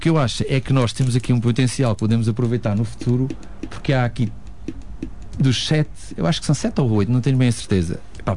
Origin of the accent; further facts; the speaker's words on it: Selmes, Alentejo, Portugal; E eu também sou de Selmes.